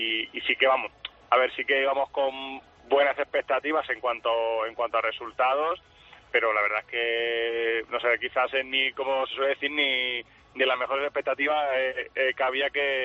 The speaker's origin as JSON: {"language": "Spanish", "town": "Cádiz", "region": "Andalusia", "country": "Spain", "said": "Iba dirección Cádiz, que es de donde yo soy."}